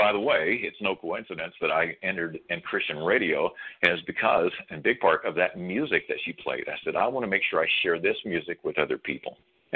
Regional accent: Texas, United States; how did I, born and raised in Texas, churches on every corner there, and me going to church, how did I miss out on knowing the gospel?

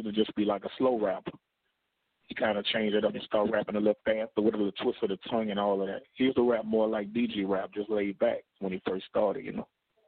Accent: Louisiana, United States; my mama moved downtown when I was like 8 or 9 years old, so I was raised in the Iberville Projects, which is downtown. So I'm kind of like a mixture of two worlds.

